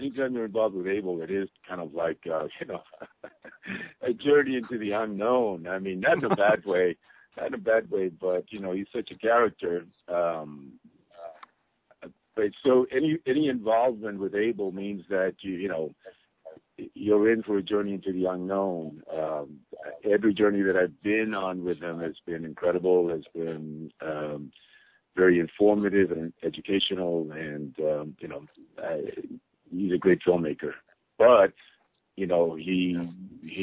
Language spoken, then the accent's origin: English; New York City, New York, United States; And it so happened that the incidents happened like a block away from where I grew up in Spanish Harlem.